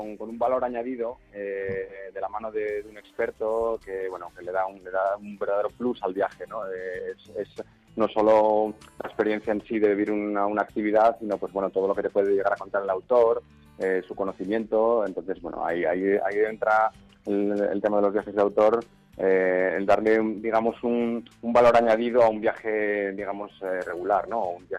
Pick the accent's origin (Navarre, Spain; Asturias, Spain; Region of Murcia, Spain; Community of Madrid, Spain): Asturias, Spain; Pues nos vamos a mi tierra, ¿no? A Asturias, uh-huh, a mi adorada tierra